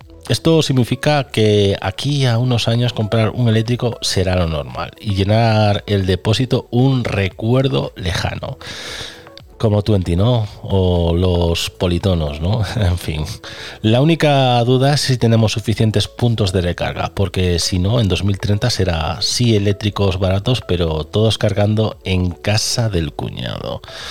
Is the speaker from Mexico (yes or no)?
no; Galicia, Spain; Y aquí aparece Oubiña, el ex narco gallego, paisano mío, de al lado de mi pueblo, aún por encima.